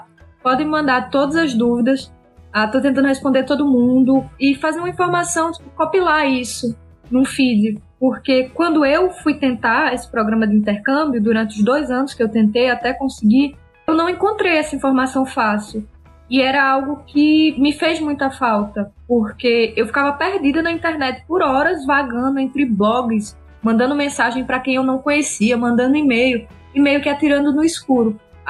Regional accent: Arapiraca, Alagoas, Brazil; Eu sou da cidade de Arapiraca, interior de Alagoas.

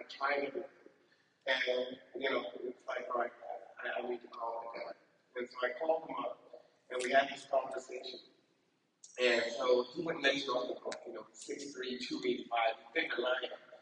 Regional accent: Buffalo, New York, United States; born there; But I was born in Buffalo, New York in 1973 to a single mother when I was 16.

